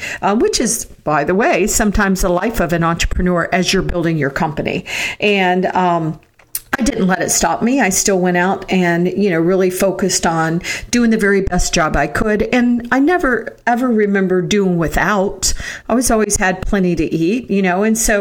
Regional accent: Florida, United States; I come from a middle class family. We grew up in Florida

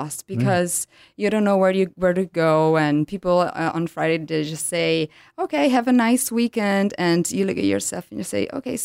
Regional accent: Italy; English is a second language; which was a funny story because I'm from Italy.

